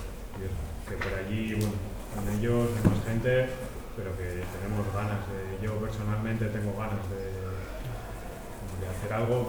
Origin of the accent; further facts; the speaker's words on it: San Sebastián, Basque Country, Spain; yo soy también de Donosti.